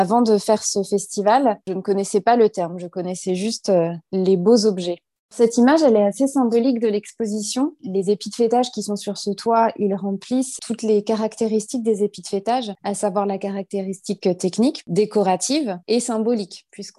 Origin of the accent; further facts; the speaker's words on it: Normandy, France; parce qu'en tant que Normande, je suis venue plusieurs fois dans ma vie à Oulgat et sur la côte